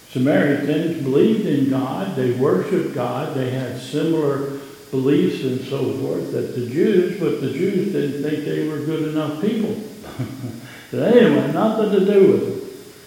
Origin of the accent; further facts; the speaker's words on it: Pennsylvania, United States; Now, when I was growing up in Pennsylvania, we had a lot of those kind of things, the springs